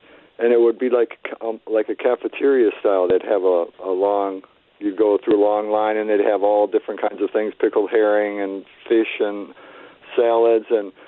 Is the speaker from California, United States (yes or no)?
no; Holland, Michigan, United States; also born or lived in Beldenville, Wisconsin; now in Colfax, United States; I moved to Wisconsin from Holland, Michigan in the late 1970s, or the Western Michigan area, and I moved to Beldenville, which is outside of Ellsworth.